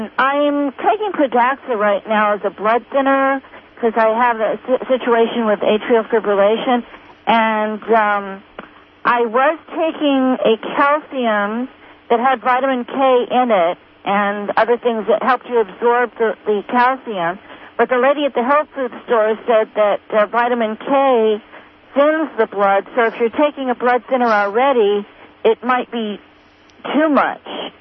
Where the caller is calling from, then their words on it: California, United States; Yes, I'm from Sourceville here in Southern Humboldt.